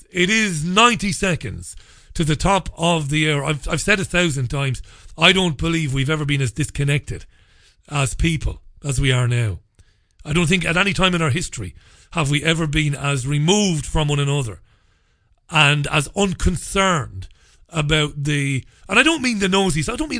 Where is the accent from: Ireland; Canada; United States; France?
Ireland; Waterford, Munster; I grew up in Bally, I was born in Waterford City. My formative years were spent in a housing estate there called Ballybeg, Priory Lawn in Ballybeg, where everybody knew everybody else by name.